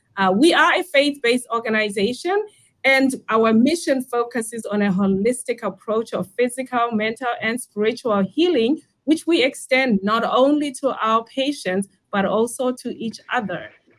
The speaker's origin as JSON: {"language": "English", "country": "Zimbabwe", "lives_now": "United States", "said": "I am originally from Zimbabwe."}